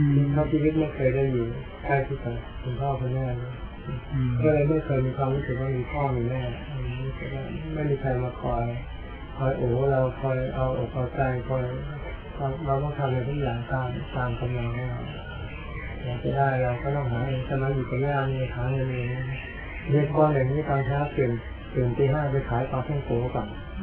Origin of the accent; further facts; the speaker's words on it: Bangkok, Thailand; also born or lived in Suphan Buri; ตอนเกิดที่กรุงเทพแล้วก็ไปอยู่สุพรรณบุรีถึงประมาณอายุ10ขวบก็กลับมาเรียนหนังสือที่กรุงเทพ